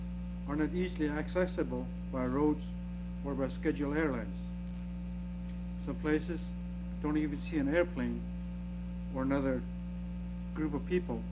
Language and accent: English; Northwest Territories, Canada; I'm a Inuit from the Arctic coast. If you go right around along the coast, you eventually get to my community.